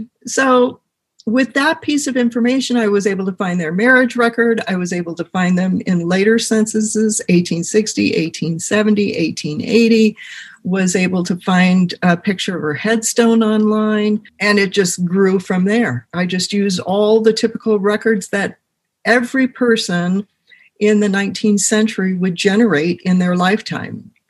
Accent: United States; because I'm American, she's American, it was my natural inclination to start researching her.

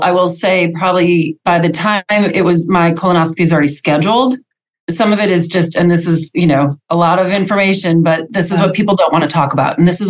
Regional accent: Green Bay, Wisconsin, United States; moved away as an adult; also born or lived in Chicago / Detroit; now in Nashville, United States; From Wisconsin, I grew up in Green Bay. But shortly after I graduated from Madison, I made my way to Chicago, then Detroit, and then Nashville. And I've been in Nashville now for over 28 years, and I love it here.

